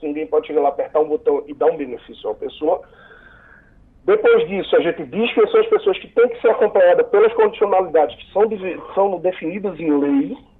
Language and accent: Portuguese; Pernambuco, Brazil; em Flores ou Solidão, no interior de Pernambuco, que é minha terra